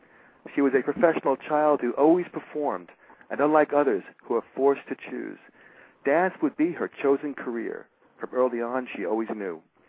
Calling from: Surfside, Florida, United States; I'm in Surfside, Florida. It's the north end of Miami Beach.

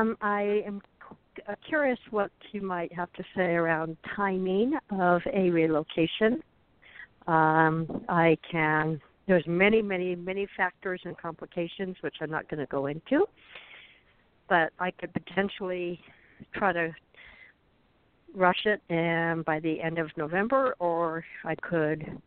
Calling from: Arizona, United States; I'm calling from Arizona.

